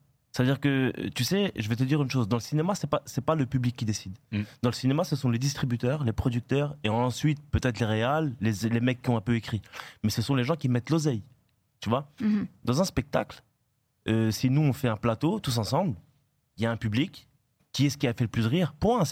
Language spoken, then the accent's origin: French; Grand Est, France; Donc, je suis alsacien, frérot.